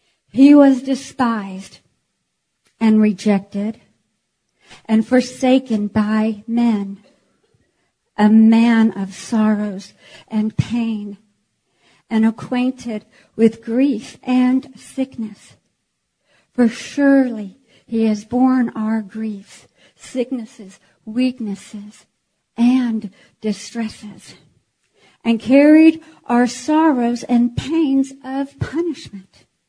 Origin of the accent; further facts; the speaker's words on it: Iceland; you know, I come from Iceland. I had to break some of that off.